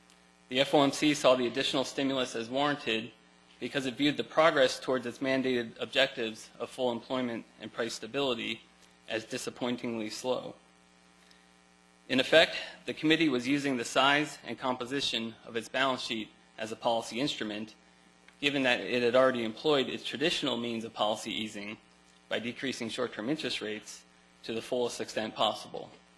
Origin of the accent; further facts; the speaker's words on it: Philadelphia, Pennsylvania, United States; pleasure to be back here in my hometown of Philadelphia